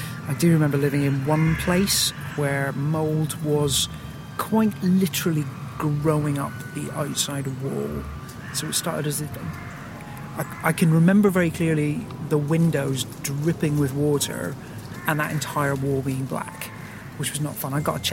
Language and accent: English; Northern Ireland, United Kingdom; It was quite nice being Northern Irish and killing somebody via the immersion heater.